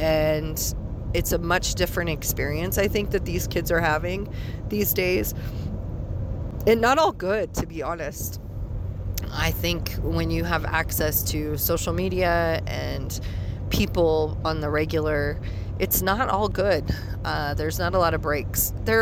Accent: Rawlins, Wyoming, United States; I grew up in Rawlins, Wyoming. So at the time when I graduated, our graduating class was about 100, 110 people.

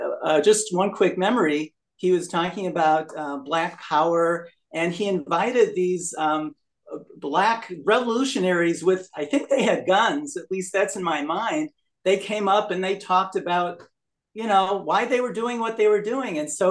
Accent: St. Louis, Missouri, United States; when I think of my growing up in St. Louis with Rabbi Jerome Grolman in the 60s, and I was a little kid

